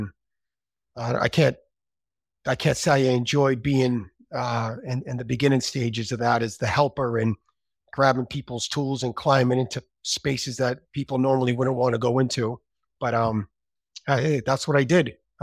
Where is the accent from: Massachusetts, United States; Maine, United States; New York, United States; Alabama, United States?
Massachusetts, United States; Malden; working in the parts department for DCNE Carrier in Malden on Eastern Ave, my hometown.